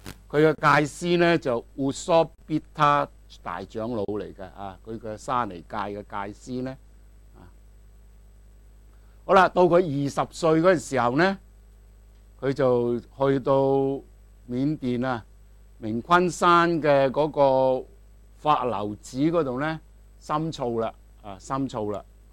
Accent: China; 即是我们中国人讲三藏法师

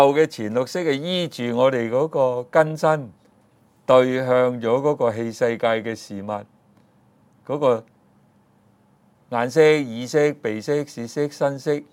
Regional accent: China; 就好像我们中国人所说的那种无形无相的所谓气一样

